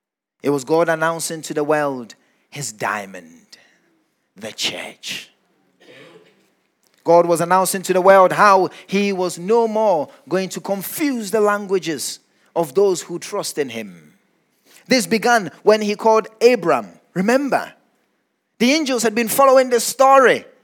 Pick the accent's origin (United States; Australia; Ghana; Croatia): Ghana; I have seen some really dark people growing up in Ghana, I'm telling you.